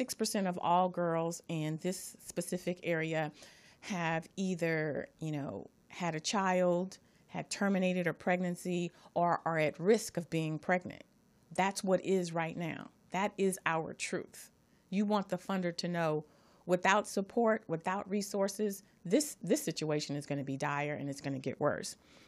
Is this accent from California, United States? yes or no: yes; Los Angeles, California, United States; Because I'm from Watts and I'm telling you this isn't going to work.